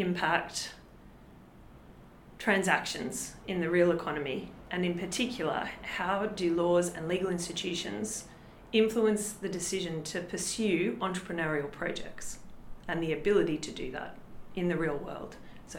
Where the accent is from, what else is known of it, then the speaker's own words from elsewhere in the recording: Australia; now in Oxford, United Kingdom; So I grew up in Australia and I did my undergraduate studies in Australia.